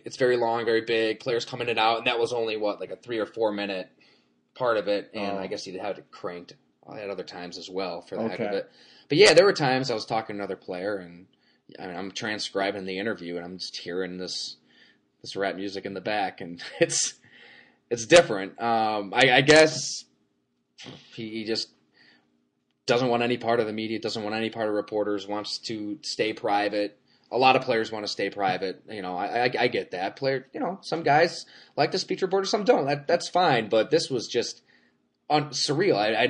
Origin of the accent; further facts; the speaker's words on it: Buffalo, New York, United States; I'm from the Buffalo area myself.